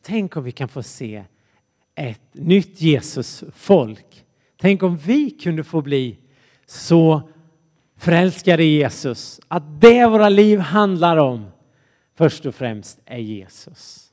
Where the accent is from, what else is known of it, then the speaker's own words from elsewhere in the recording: Jönköping, Jönköping County, Sweden; Och jag växte upp i Jönköping, Sveriges Jerusalem.